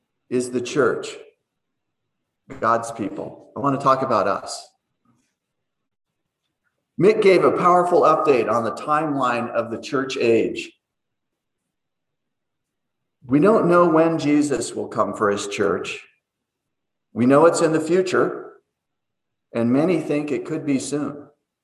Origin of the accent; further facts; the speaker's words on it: Littleton, Colorado, United States; I grew up in Littleton, Colorado, and my dad owned a store, and it was a men's formal wear store called Randall's.